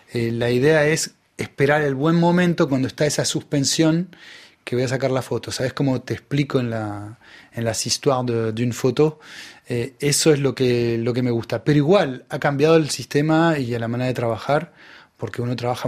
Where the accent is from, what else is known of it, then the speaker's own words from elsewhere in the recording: Uruguay; los uruguayos tenemos algo de los dos. Tenemos un acento que se parece mucho al acento de Buenos Aires, por eso estamos en la Cuenca del Plata, o sea, entre el Río de la Plata. Pero también tenemos mucho de Brasil y es una parte más africana que tenemos nosotros.